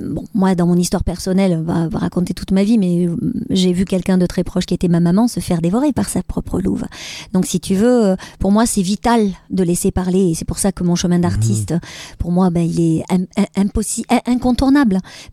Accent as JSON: {"language": "French", "town": "Marseille", "region": "Provence-Alpes-Côte d'Azur", "country": "France", "also_born_or_lived": "Andalusia", "said": "le sud de la France, puisque je suis marseillaise, mais le sud de l'Espagne, puisque je viens d'Andalousie aussi"}